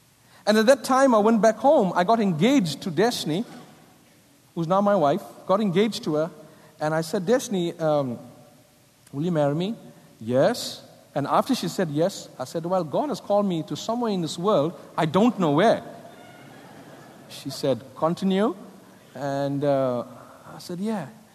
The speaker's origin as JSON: {"language": "English", "country": "South Africa", "tie": "born or raised there", "lives_now": "United States", "said": "born and brought up in South Africa"}